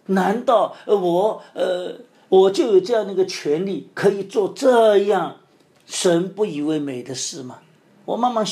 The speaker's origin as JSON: {"language": "Chinese", "country": "China", "said": "我们自己悔改了吗？我们中国人自己悔改了吗？"}